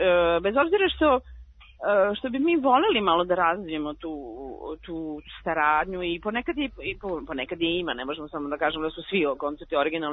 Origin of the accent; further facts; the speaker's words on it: Belgrade, Serbia; now in Paris, France; ja sam Beograđanka, nemam ja veze sa tim, ali upravo tako, kao Beograđanka i kao neko ko živi u Parizu 500 godina